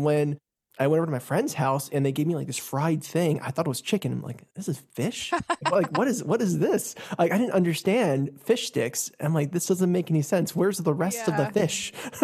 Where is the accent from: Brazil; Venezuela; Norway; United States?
United States; Virginia; also born or lived in Texas; because I was born in Texas actually, and then we moved to Virginia, and I have two immigrant parents, and it was a kind of like a weird way to kind of grow up, especially in Southern Virginia, where I didn't know there were other Koreans.